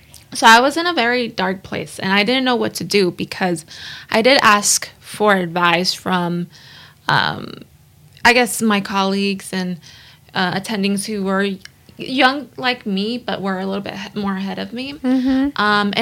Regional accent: Los Angeles, California, United States; I was born and raised in LA, from the San Fernando Valley. Both of my parents are from Mexico. So I'm 100% Mexican.

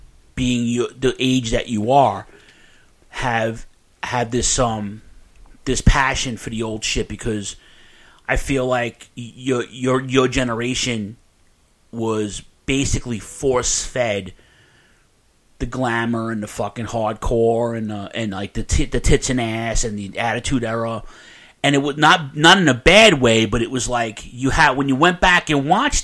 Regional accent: New York, United States; You know, and New York, listen, I'm from New York.

